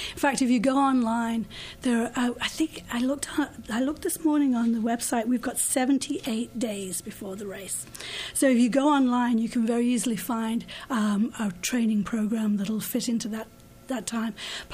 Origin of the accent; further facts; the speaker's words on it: Massachusetts, United States; Actually, a little east of Boston.